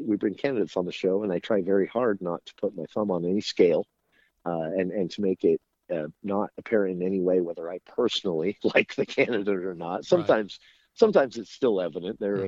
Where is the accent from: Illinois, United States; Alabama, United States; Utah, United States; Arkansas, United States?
Utah, United States; Logan; I was actually born right here in Cache Valley. I was born in Logan, Utah. I grew up here other than some time away for college and lived in another state for a bit, ended up back here.